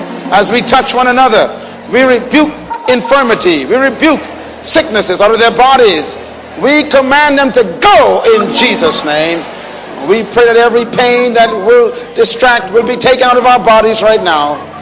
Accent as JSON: {"language": "English", "country": "Bahamas", "said": "And I'm from the Bahamas, where God lives."}